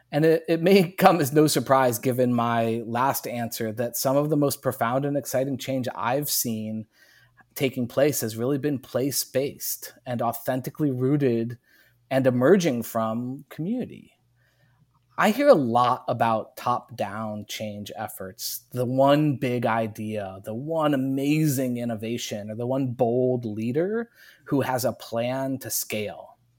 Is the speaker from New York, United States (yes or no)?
yes; New York, United States; now in Northampton, United States; I grew up in the Finger Lakes and went to college around the Adirondack Mountains.